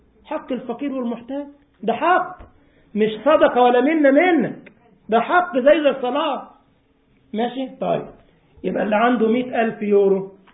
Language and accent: Arabic; Egypt; واحنا عندنا في مصر لك زفت من الزفت واسمه ضغط